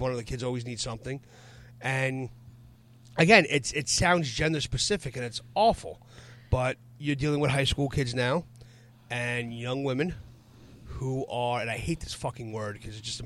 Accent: Bronx, New York, United States; I was from the Bronx.

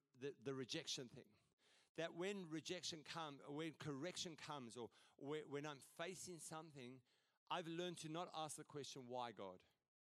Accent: South Africa; I'm very independent, and I'm South African on top of it.

